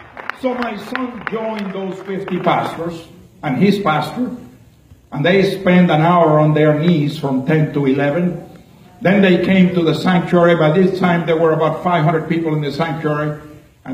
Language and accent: English; Texas, United States; You know, I am from Texas.